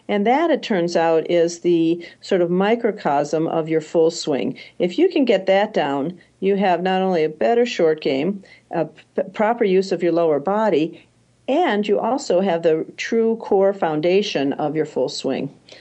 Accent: California, United States; I'm from California, so I can talk about it.

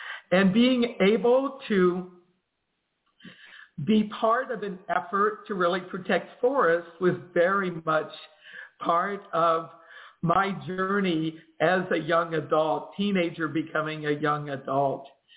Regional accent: Virginia, United States; I grew up in Northern Virginia in the Washington, D.C. metropolitan area.

